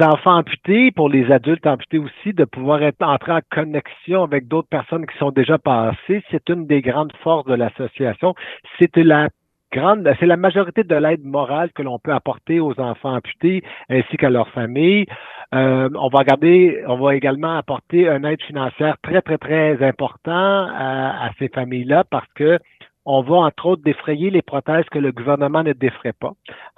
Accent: Sherbrooke, Quebec, Canada; Ben oui, moi je viens de la région de Sherbrooke, on vivait sur la ferme, mes parents, mes sœurs et moi

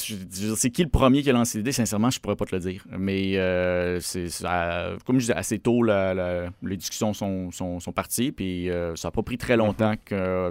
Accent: Île d'Orléans, Quebec, Canada; also born or lived in Taschereau; J'habite dans Taschereau. Ma vie est dans Taschereau. Je suis né dans Taschereau. J'ai grandi à l'île d'Orléans, mais j'ai fait mes études primaires, secondaires dans Taschereau.

